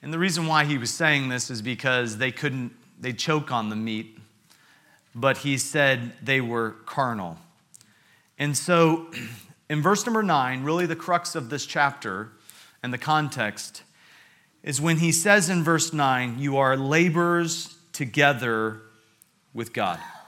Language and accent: English; United States; I want to apologize for my accent. I do apologize for it, but I don't apologize for being from America on our July 4th, 250-year anniversary